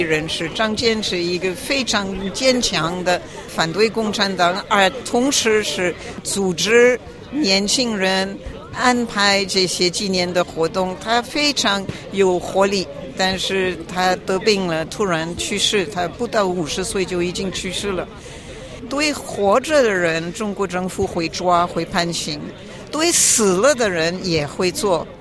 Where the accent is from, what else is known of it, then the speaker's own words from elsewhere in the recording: France; Chinese is a second language; 我们法国人还是认为人权是最重要，民主是最重要